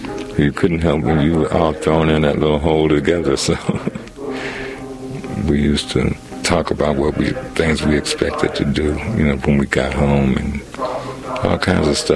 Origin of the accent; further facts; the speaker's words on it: Buffalo, New York, United States; I was born and raised in Buffalo.